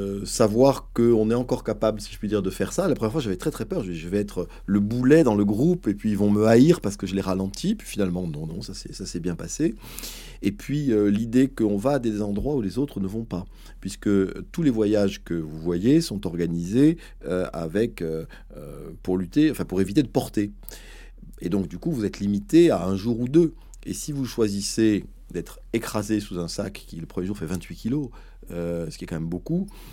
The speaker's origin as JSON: {"language": "French", "town": "Aix-en-Provence", "region": "Provence-Alpes-Côte d'Azur", "country": "France", "tie": "born or raised there", "said": "J'ai grandi à Aix-en-Provence, donc Marseille, c'est à côté."}